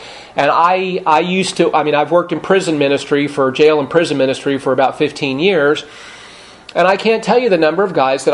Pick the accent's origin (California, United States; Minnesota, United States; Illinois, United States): California, United States; I grew up in Southern California.